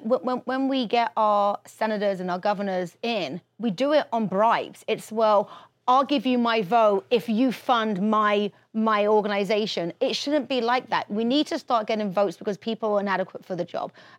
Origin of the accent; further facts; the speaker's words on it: England, United Kingdom; obviously I'm from England, which I still believe is a very powerhouse country.